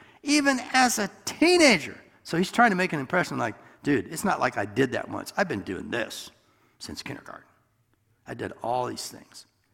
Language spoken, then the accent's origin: English; Iowa, United States; And, you know, I'm from Iowa. I went to school in Maryville. We moved to Gower and then St. Joe.